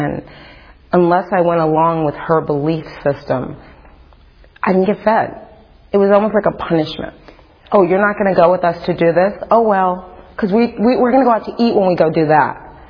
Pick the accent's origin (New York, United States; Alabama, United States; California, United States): New York, United States; Brooklyn; So, I grew up in Bed-Stuy, Brooklyn, under the poverty line.